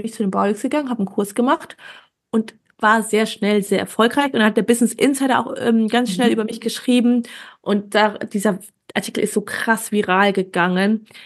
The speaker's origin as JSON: {"language": "German", "town": "Wuppertal", "region": "North Rhine-Westphalia", "country": "Germany", "tie": "born or raised there"}